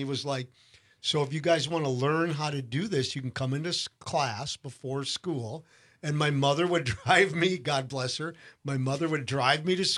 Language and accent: English; Brookfield, United States; And I grew up in Brookfield, but Brookfield was different then.